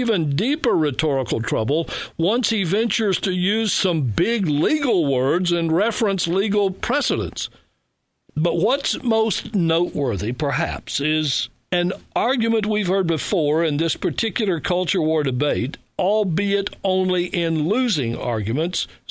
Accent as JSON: {"language": "English", "region": "Louisiana", "country": "United States", "tie": "born or raised there", "said": "a federal court judge in my home state of Louisiana broke what had come to look like an unending winning streak for marriage equality in our country"}